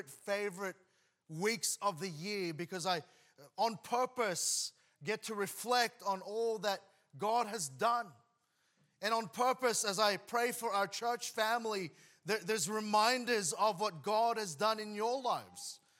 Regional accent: Sydney, New South Wales, Australia; I grew up in Sydney and I had the privilege of living in different places there

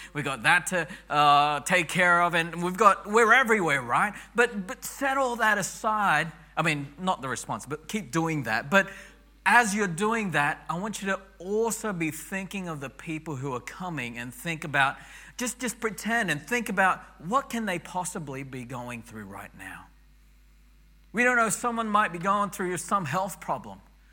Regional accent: Australia; I was new to Australia. I grew up in Australia, but I've been away for so long.

